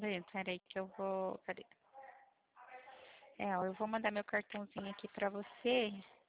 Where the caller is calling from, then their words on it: Pirassununga, São Paulo, Brazil; Eu falo da cidade de Pirassununga.